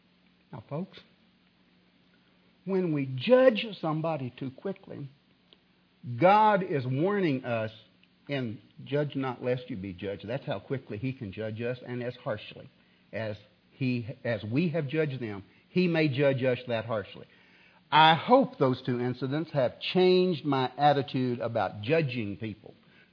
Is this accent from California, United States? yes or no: no; Mena, Arkansas, United States; also born or lived in Arkadelphia, United States; I have a legacy at my hometown at KENA Radio in Mena, then at KVRC in Arkadelphia, Arkansas, going to college, then 30 years teaching school.